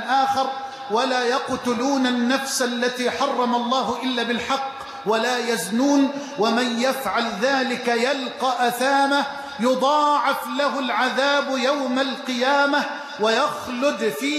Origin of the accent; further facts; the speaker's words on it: Egypt; اللهم اجعل بلدنا مصر أمنا أمانا سخاء رخاء